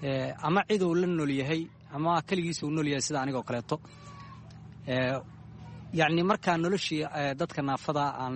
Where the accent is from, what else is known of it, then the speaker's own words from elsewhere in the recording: Mogadishu, Banadir, Somalia; aan ku soo barbaaray magaalada Muqdisho